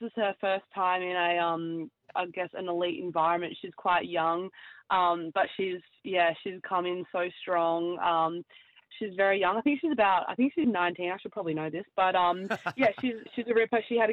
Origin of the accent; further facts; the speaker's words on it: Kambalda, Western Australia, Australia; I grew up in Kembalda, which is about 40 kilometres just out of Kalgoorlie. So even smaller, no stoplights. I think there's two roundabouts. I don't even think there's any stop signs. So very small town.